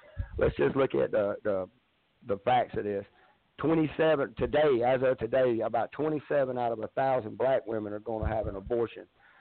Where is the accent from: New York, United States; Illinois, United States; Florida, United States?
Florida, United States; So I'm from North Florida, which y'all probably don't think it's much better, but it is that poor part of the South. Yeah, and I was raised dirt poor South.